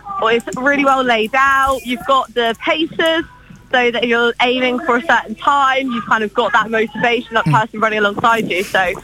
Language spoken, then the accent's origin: English; Southsea, South East England, United Kingdom; No, I'm from Southsea, so I've never sort of run around this area before.